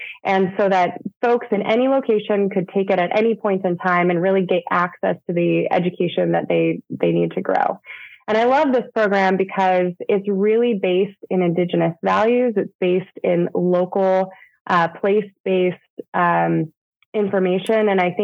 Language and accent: English; Sitka, Alaska, United States; I grew up here. I grew up in Sitka. I love it.